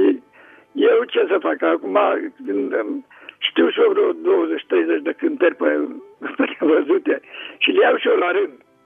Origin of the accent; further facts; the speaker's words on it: Slatina, Olt County, Romania; din Slatina.